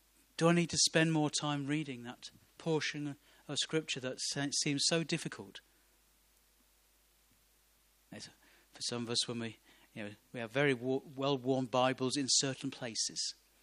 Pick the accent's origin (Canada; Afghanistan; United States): United States; Ohio; I mean, I grew up in Ohio. We didn't have a telephone until I left home and went to university.